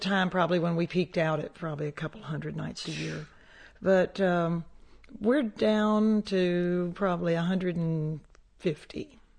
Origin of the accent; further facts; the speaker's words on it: Vinton, Louisiana, United States; also born or lived in Orange, Texas; And I was born in Orange and raised in Vinton. And, that's such a rich part of the country for music.